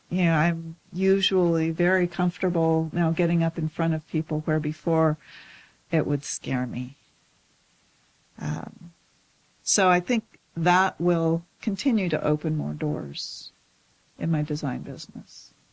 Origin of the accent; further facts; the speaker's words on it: Spokane, Washington, United States; which is where I grew up in Spokane.